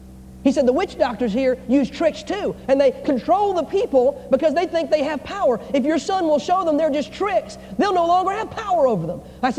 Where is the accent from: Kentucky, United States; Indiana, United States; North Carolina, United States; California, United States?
North Carolina, United States; I'm from North Carolina. This was a school I couldn't even thought of going to years ago.